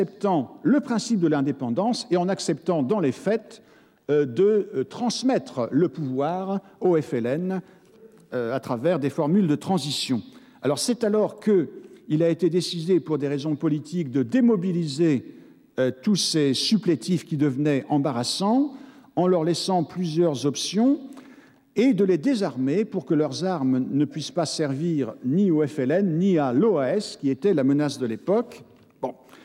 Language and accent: French; France; Et pouvons-nous, en tant que Français, leur reprocher d'avoir refusé de trahir la France ou de trahir des Français ?